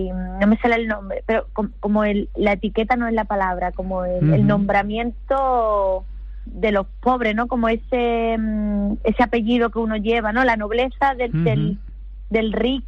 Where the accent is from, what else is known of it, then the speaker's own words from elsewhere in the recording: Málaga, Andalusia, Spain; born there; yo nací en El Bulto, en este barrio que ya no existe.